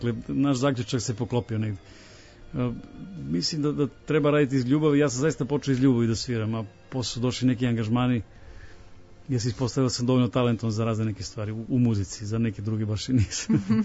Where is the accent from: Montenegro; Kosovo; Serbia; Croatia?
Serbia; Bor, Bor District; Ja sam inače rodom iz Bora